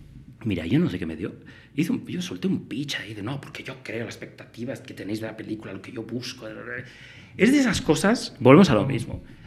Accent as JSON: {"language": "Spanish", "town": "Pamplona", "region": "Navarre", "country": "Spain", "tie": "born or raised there", "said": "Llega Navidad, me voy a Pamplona, me voy a mi pueblo, todo bien."}